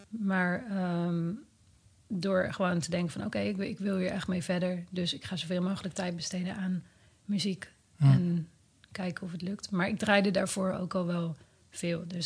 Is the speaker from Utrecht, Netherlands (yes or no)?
yes; Utrecht, Netherlands; in de Meren, waar ik vandaan kom. Ik ben geboren in Utrecht, maar okay. Ik ben opgegroeid in de Meren.